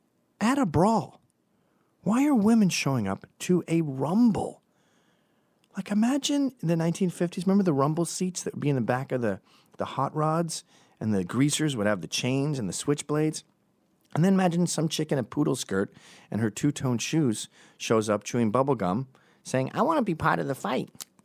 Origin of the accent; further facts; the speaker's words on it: New York City, New York, United States; Because Portland has brutal gun laws, as does my hometown of New York City.